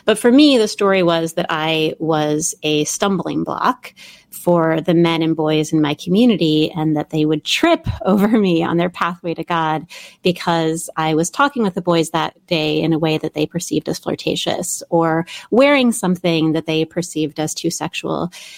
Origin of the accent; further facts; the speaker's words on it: Midwest, United States; I was raised in the Midwest and became an evangelical Christian when I was in seventh grade